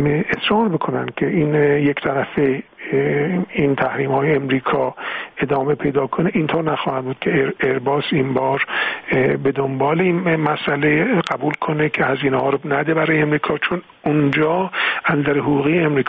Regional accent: Iran; این مسئله رو به عنوان یک ایرانی، نه نقش دیگه کلاه دیگه رو سر من نبود، من مطرح کردم

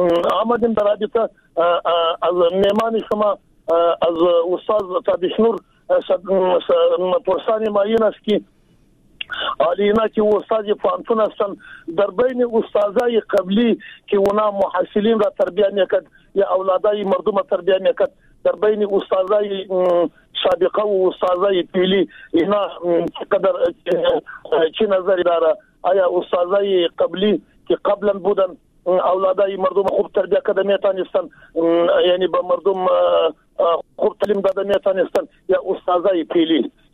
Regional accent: Jowzjan, Afghanistan; ما قریش پشتون هستم از جوزیان

